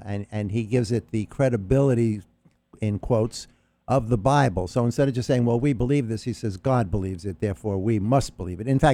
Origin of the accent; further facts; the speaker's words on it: United States; which as a Jew, I kind of take offense at that. I'm an American.